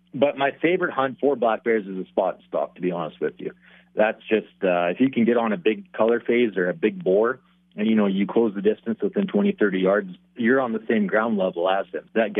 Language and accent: English; Manitoba, Canada; born or raised there